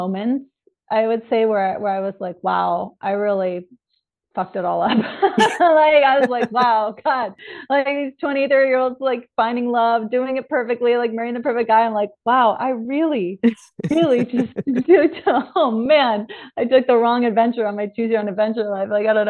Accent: Vista, California, United States; At 40 years old, I met Paul, who happened to be from my hometown in Vista, California.

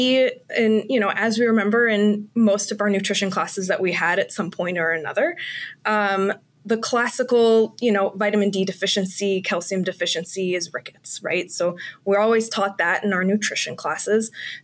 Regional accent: Madison, Wisconsin, United States; Yeah, so I grew up in Madison, Wisconsin, so I haven't gone very far. I did my BS degree here at Madison

